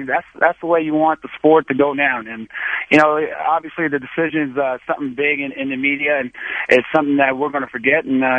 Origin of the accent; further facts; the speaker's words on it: San Diego, California, United States; That would have been the only team besides, obviously my hometown, San Diego.